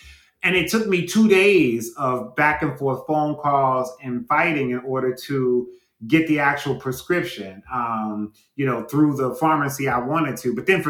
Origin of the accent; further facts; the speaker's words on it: Cleveland, Ohio, United States; So I grew up here in Cleveland in a housing project until I was about 5 years old, until I was about 14.